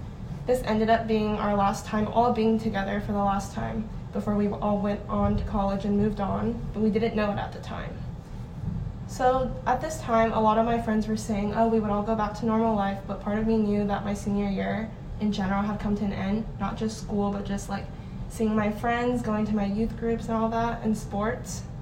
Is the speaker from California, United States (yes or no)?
yes; Irvine, California, United States; There was one positive case in my hometown, Irvine, California, at a local community college.